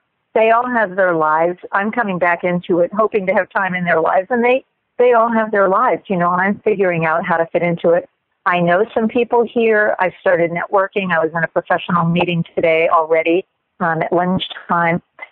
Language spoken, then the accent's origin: English; Miami, Florida, United States; moved away as an adult; I moved when I was 24. I moved to Japan from Miami, where I grew up, and took a job with the Department of Defense Overseas Teaching Program.